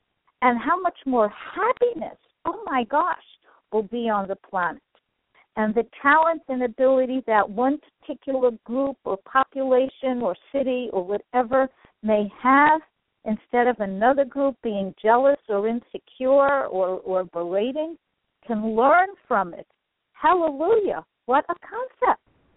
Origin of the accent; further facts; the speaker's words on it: New York, United States; Now, I'm from New York, which is a wonderful place for that.